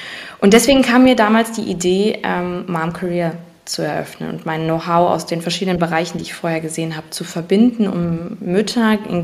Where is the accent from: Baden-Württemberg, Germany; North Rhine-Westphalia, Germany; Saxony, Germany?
North Rhine-Westphalia, Germany; Neuss; ich bin 30 Jahre, ich komme aus Neuss, das ist im Rheinland